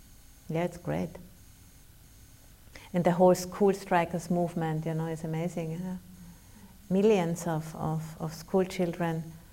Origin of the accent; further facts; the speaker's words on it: Austria; I'm from Austria, so sorry.